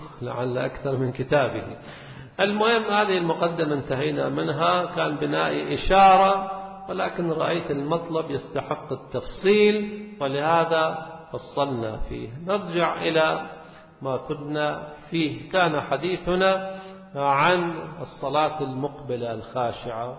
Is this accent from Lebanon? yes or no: yes; Lebanon; عندنا في لبنان